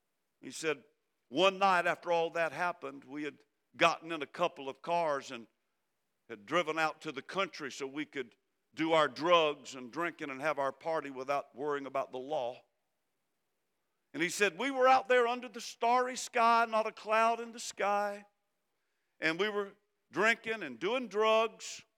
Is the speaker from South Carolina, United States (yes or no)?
yes; South Carolina, United States; We're from South Carolina.